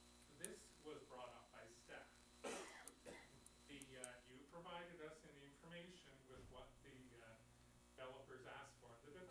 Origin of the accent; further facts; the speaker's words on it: Eagle Head, Nova Scotia, Canada; I grew up in Eagle Head.